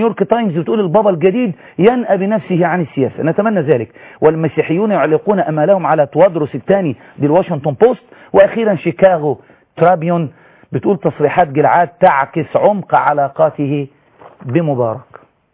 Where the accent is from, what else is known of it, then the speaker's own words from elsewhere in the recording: Egypt; احنا كشعب مصري